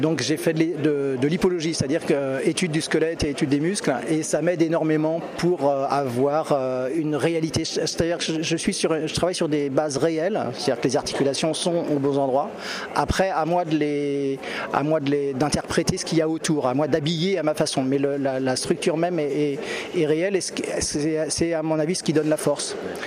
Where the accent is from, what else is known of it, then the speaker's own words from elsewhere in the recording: Île-de-France, France; enfin je suis du Sud-Essonne